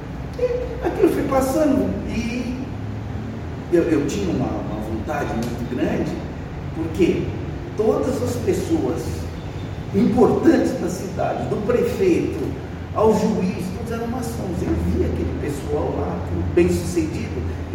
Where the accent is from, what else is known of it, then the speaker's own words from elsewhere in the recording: Minas Gerais, Brazil; e dentro da região, sou mineiro